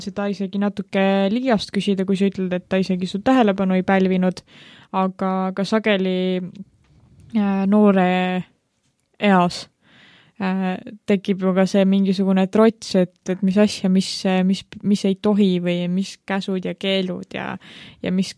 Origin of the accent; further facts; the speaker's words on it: Põltsamaa, Jõgeva County, Estonia; ma ise olen pärit Põltsamaalt ja meil on ka seal hästi palju kirikuid, väikse linnakohta